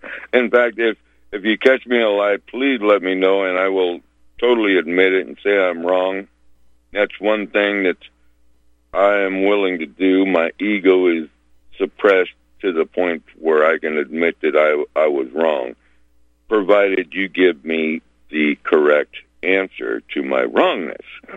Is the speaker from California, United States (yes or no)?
yes; California, United States; I was raised up here in Northern California, a small town back in the 60s where it was nothing but the posse, which was similar to what the Ku Klux Klan was.